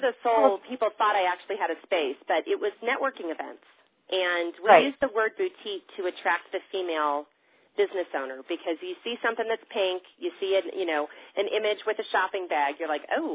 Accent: California, United States; moved away as an adult; And I came from Southern California 4 years ago

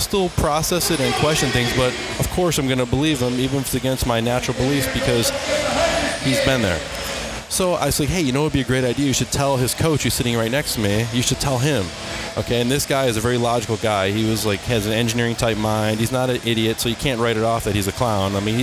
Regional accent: Cleveland, Ohio, United States; Yeah, we were in Idaho, and I'm from Cleveland, you know, so I'm not like afraid to be cold.

